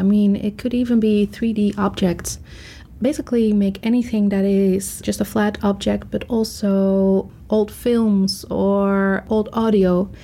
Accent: Netherlands; And I'm from the Netherlands.

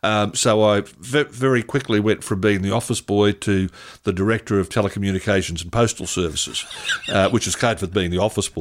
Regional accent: Brisbane, Queensland, Australia; Well, I came from Brisbane. I was a city boy.

